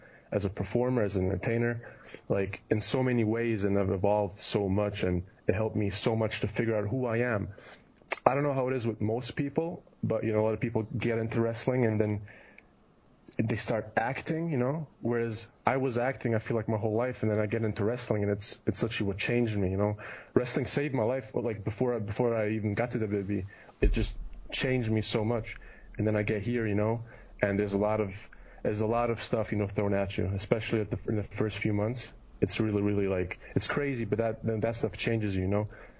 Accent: Kitchener, Ontario, Canada; born there; also born or lived in Germany; I was born in Canada. I was born in Kitchener, which is an hour from Toronto. And so I'm basically Canadian, but lived in Germany for 15 years.

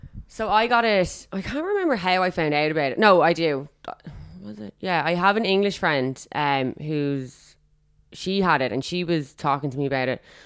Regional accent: Dublin, Leinster, Ireland; Dublin. Rathfarnham.

